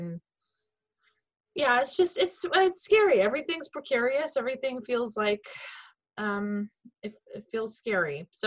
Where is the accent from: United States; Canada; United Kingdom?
United States; Washington; Growing up in Washington, you know, it does, the light does, like, it gets darker earlier, but in Massachusetts